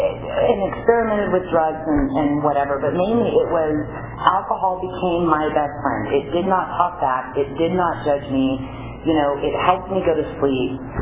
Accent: Bass Lake, California, United States; also born or lived in Fresno; What it was like was when I grew up in Bass Lake, actually I was born in Fresno, and ended up in Bass Lake when I was, I don't know, maybe, you know, six or so, I was pretty young.

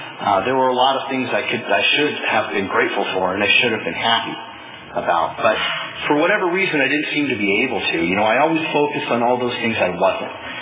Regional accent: Porterville, California, United States; I grew up in Porterville, and as handicapped as that is, I had a really good childhood.

